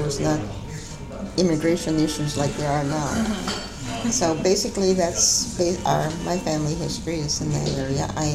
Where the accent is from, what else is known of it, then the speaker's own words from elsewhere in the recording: Croswell, Michigan, United States; born there; I was born in November in a little town called Croswell. It's up in the Thumb.